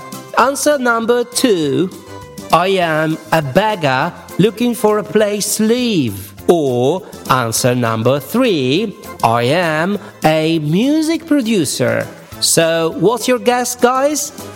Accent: northern Italy, Italy; English is a second language; Of course, I come from Italy. I'm Italian. I'm from the north of Italy.

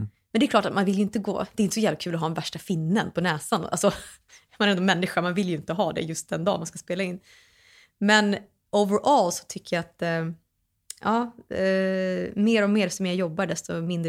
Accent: Sweden; jag hade en bild av mig själv när jag växte upp här i Sverige.

